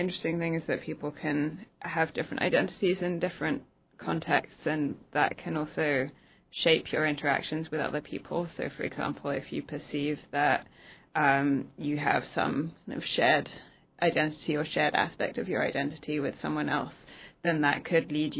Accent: England, United Kingdom; also born or lived in United States; now in Denmark; I'm actually English originally. As you said, we met in grad school in the US. I was also living in Arizona for the past 3 years, and I just moved back to Europe, to Denmark.

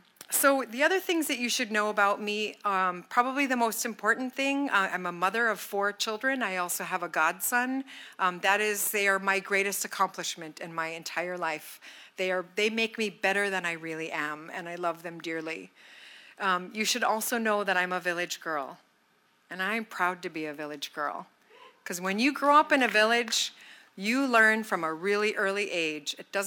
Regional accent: Bethel, Alaska, United States; also born or lived in Aniak; I'm originally from Bethel. I grew up in Bethel and also upriver in Aniak. My mother's family is Yupik from Guiginluk

